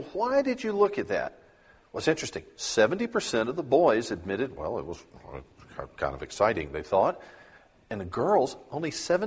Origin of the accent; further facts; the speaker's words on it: the South, United States; we're from the South. We're from the Bible Belt, right?